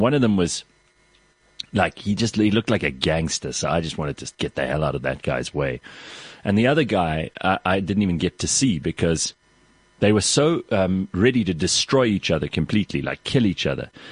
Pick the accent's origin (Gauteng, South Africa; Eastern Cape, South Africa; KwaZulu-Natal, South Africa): Gauteng, South Africa; Pretoria; I grew up in Pretoria.